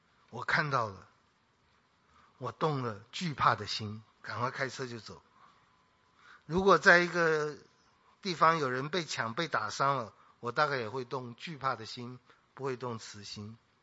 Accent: China; 那以我们中国人的个性，全世界人的个性，一定都会说，我们要做那个好撒玛利亚人。

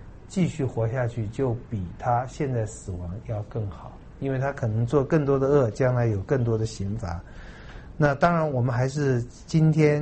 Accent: China; 我们中国人最看重的是丧礼

